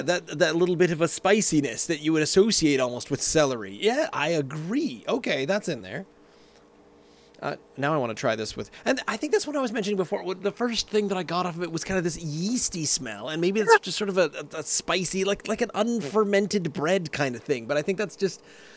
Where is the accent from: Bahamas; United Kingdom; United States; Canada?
United Kingdom; Scotland; It's because I'm Scottish.